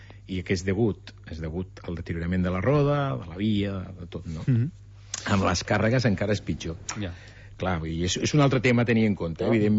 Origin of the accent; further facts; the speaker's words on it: Reus, Catalonia, Spain; jo soc de Reus, així que també venia a estudiar aquí, i em vaig quedar